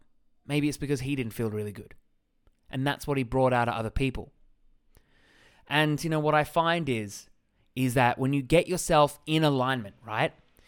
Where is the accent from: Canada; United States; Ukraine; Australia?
Australia; accent: Australian; In my very Australian accent.